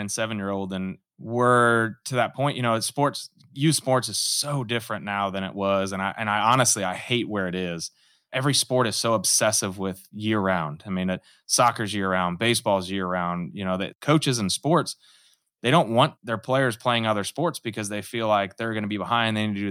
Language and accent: English; St. Louis, Missouri, United States; Yeah, so I grew up right here in St. Louis. I grew up in Hazelwood. I went to Hazelwood West High School